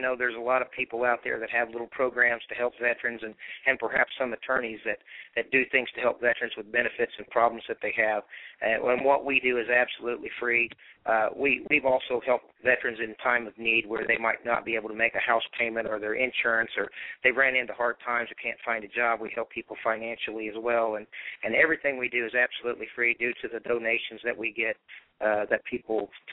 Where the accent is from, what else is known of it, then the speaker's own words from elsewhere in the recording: United States; Well, it's actually German, but I am truly an American and proud of that heritage.